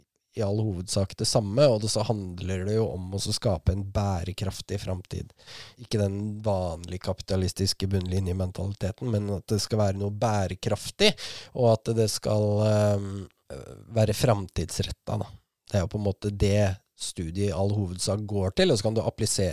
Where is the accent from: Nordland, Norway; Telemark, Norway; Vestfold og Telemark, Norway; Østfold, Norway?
Østfold, Norway; Askim; Så jeg hadde jo på en måte lyst til å gjøre først Aschim og så Indre Østfold, at det beste Indre Østfoldet det kunne være.